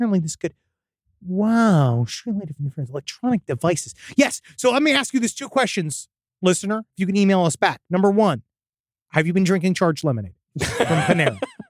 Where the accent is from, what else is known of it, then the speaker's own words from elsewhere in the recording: United States; last I smelled my fucking tits, I'm American as hell.